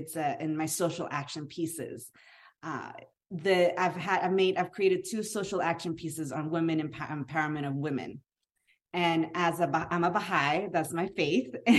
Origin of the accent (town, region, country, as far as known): Chile; born or raised there